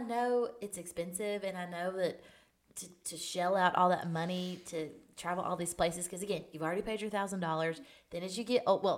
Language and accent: English; the South, United States; We're from the South.